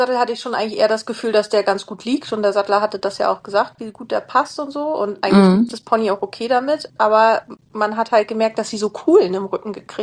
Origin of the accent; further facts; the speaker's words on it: Schleswig-Holstein, Germany; ich komme ja aus Schleswig-Holstein, doch ein bisschen weiter wegziehen müssen